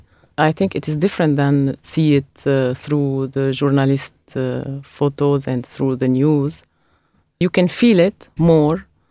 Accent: Damascus, Damascus Governorate, Syria; But still Damascus, I'm from Damascus, is maybe the most safest city in Syria

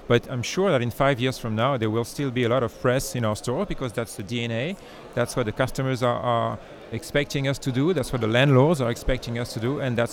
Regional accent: Geneva, Switzerland; English is a second language; I come from Geneva.

